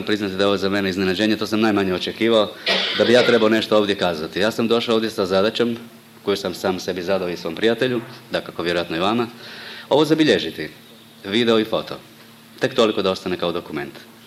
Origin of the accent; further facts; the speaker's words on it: Đurđevac, Koprivnica-Križevci County, Croatia; ja sam novinar, dolazim iz Podravine, konkretno iz Đurđevca.